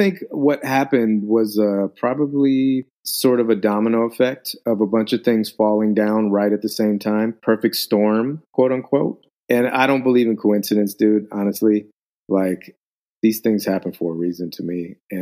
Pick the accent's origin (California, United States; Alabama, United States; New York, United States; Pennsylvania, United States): California, United States; Los Angeles; oh, I grew up in Echo Park.